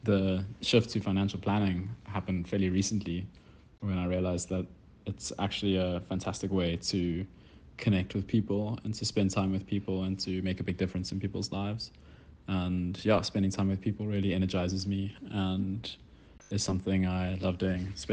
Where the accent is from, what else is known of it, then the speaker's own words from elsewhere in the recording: Cape Town, Western Cape, South Africa; yeah, I grew up in Cape Town. Cape Town is home for me. We live in Musenberg, myself in Chamonix.